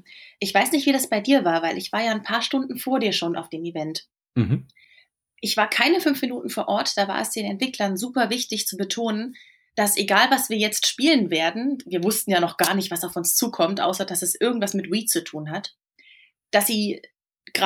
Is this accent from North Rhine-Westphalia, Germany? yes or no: yes; Düsseldorf, North Rhine-Westphalia, Germany; Ich komme aus Düsseldorf, aber ähnlich wie du bin ich relativ viel unterwegs.